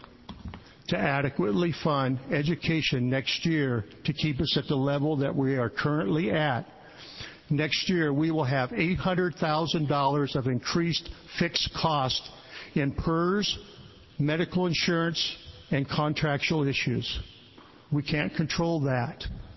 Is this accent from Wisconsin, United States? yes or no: no; Oregon, United States; I grew up in Oregon.